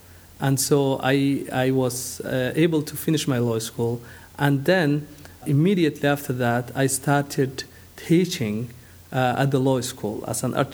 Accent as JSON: {"language": "English", "town": "Borama", "region": "Awdal", "country": "Somalia", "tie": "born or raised there", "moved": "yes", "said": "my hometown of Borama, which is the northwest of Somalia, right at the border with Ethiopia."}